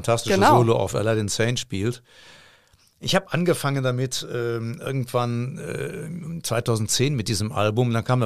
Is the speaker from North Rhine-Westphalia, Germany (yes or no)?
yes; Cologne, North Rhine-Westphalia, Germany; ich bin ein Kölner Musiker